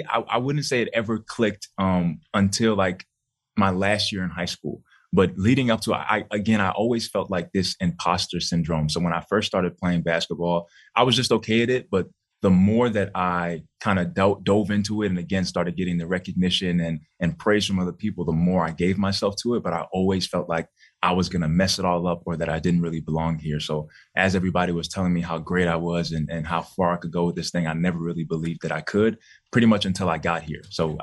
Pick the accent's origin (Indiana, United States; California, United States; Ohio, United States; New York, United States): New York, United States; Bronx; So I grew up in Bronx, New York.